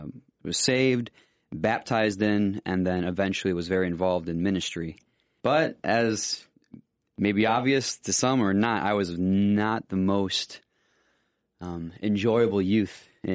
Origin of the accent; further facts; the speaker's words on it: Griffith, Indiana, United States; Yeah, I grew up right outside of Gary, Indiana, a little place called Griffith.